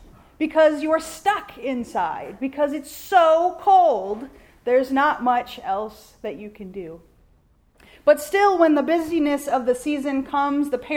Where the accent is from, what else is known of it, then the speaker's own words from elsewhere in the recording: South Dakota, United States; Well, I grew up in South Dakota, and so when Advent season came, it was a little different than what it looks like outside today.